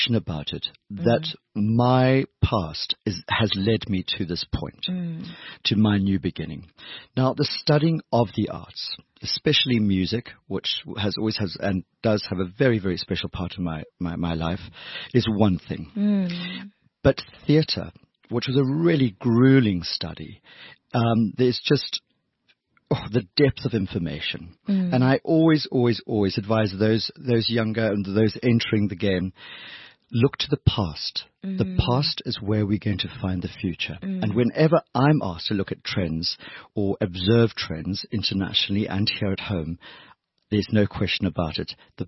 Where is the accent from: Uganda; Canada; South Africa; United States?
South Africa; I was quite saddened by the fact that I wasn't seeing us as a South African style or culture.